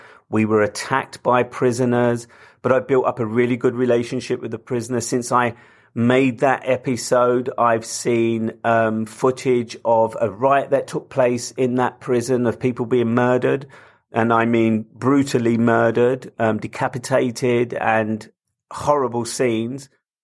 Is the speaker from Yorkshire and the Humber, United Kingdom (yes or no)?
no; London, United Kingdom; I come from London, I live in London